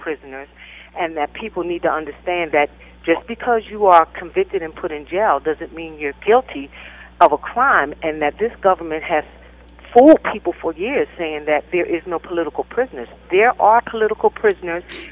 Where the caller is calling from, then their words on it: Cambridge Springs, Pennsylvania, United States; I'm calling from Cambridge Springs, Pennsylvania.